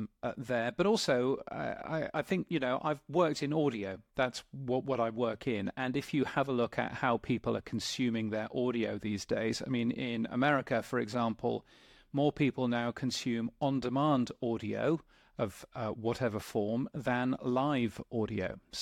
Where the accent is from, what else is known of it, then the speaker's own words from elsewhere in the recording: United Kingdom; accent: British; now in Australia; as you can guess from my accent, I've got a British accent, but I actually live all the way down here in Australia, which is a fun place to be.